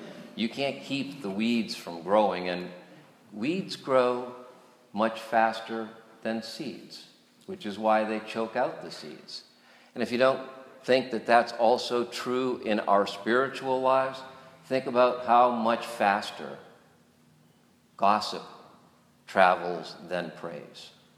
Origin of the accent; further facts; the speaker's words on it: New Hampshire, United States; But where I grew up in New Hampshire, the character of gardens were very different. The land is hilly.